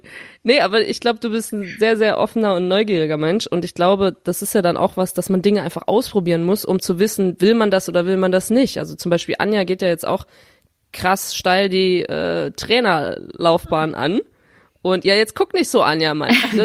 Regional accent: Rhineland, Germany; in meiner Heimatstadt im schönen Rheinland

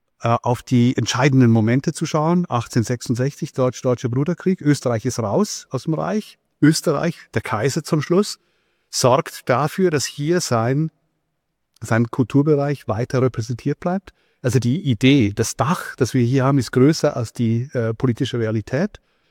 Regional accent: Switzerland; ich bin aus der Schweiz, ein bisschen.

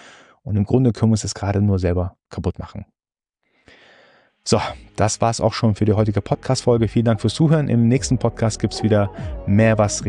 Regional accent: Heidelberg, Baden-Württemberg, Germany; Ich bin mit 2 Jahren hierher gekommen. Heidelberg ist meine Heimatstadt, hat mich wunderbar aufgenommen.

